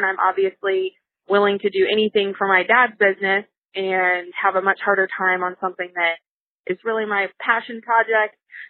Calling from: Atlanta, Georgia, United States; Hey, Liz and Gretchen. … I'm calling from Atlanta

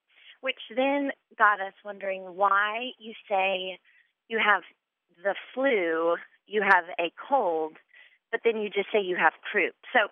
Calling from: Dallas, Texas, United States; Hi, this is … I'm calling from Dallas.

